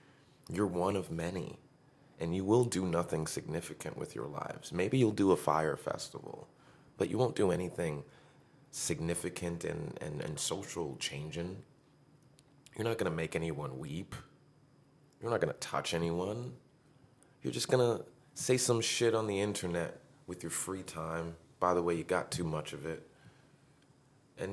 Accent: United States; born there; I was born in America. I dropped out of high school, educated myself.

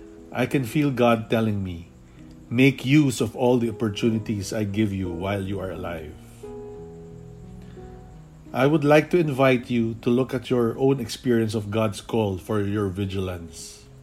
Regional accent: Quezon City, Metro Manila, Philippines; English is a second language; from Pansol, Quezon City, Philippines.

